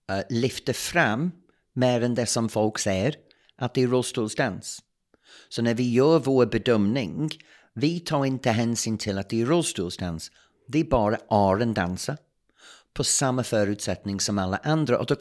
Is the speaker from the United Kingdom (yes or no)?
yes; England, United Kingdom; Swedish is a second language; also born or lived in United States; now in Sweden; efter jag är engelsman och bott i USA